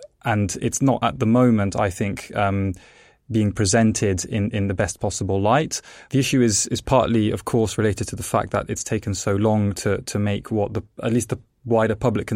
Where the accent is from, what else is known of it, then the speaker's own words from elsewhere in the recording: England, United Kingdom; also born or lived in Italy; I was born in Italy. The reason I, as a child, moved to England is because my parents were actually plasma physicists, and they worked for JET